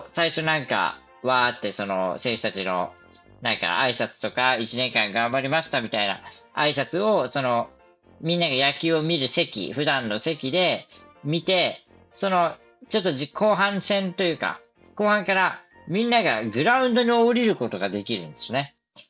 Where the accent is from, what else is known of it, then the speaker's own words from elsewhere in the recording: Nagasaki, Japan; 僕は地元が長崎県なので